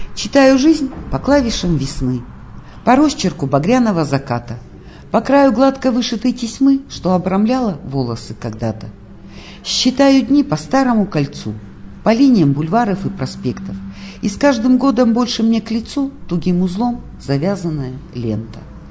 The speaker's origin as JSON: {"language": "Russian", "region": "Saint Petersburg", "country": "Russia", "tie": "born there", "said": "Я, поскольку я родилась в Петербурге"}